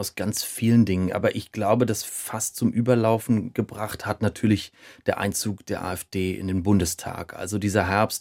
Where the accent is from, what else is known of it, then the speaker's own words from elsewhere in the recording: Berlin, Germany; ich habe das vor der Tür, ich bin Berliner, ich fahre da mit der S-Bahn hin.